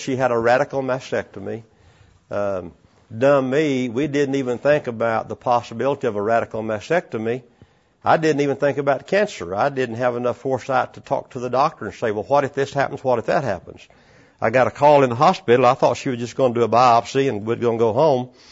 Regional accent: Texas, United States; born there; I was born down in Central Texas on a cotton farm to very poor parents.

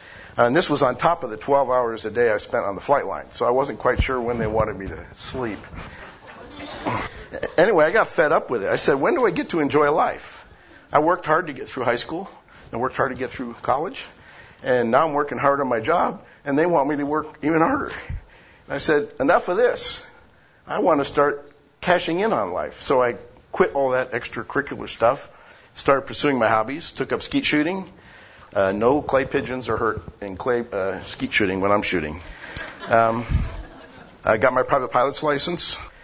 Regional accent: Oklahoma, United States; also born or lived in Alaska; He mentioned I was from Oklahoma because he knew you would feel okay about that. He didn't mention to you that I was born in the territory of Alaska, which is the one state that can say it's bigger than Texas.

